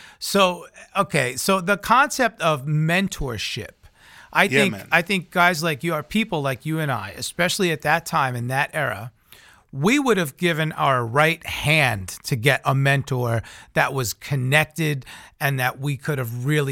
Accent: New York, United States; I'm from Long Island, New York, so I came up

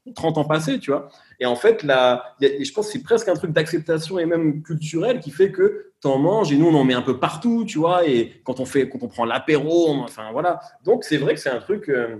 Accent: Algeria; born there; j'ai la double nationalité, je suis né en Algérie, je suis très attaché à l'Algérie, etc. Je me sens autant l'un que l'autre.

